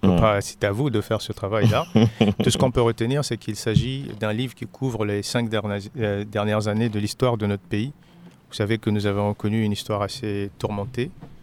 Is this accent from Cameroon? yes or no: no; Central African Republic; Vous savez qu'il est difficile en tant que centrafricain d'assumer un certain nombre de choses.